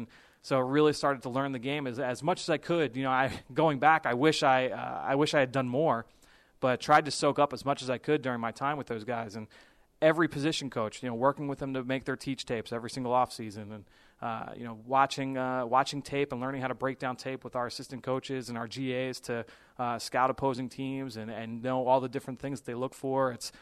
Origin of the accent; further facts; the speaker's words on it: Philadelphia, Pennsylvania, United States; I grew up in Philadelphia as an Eagles fan, so obviously very, very happy with where I've ended up here.